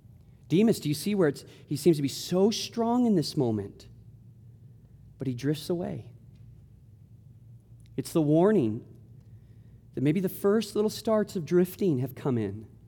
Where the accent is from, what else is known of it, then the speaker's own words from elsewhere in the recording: California, United States; because, you know, we're from Southern California, forgetting that we're from the desert.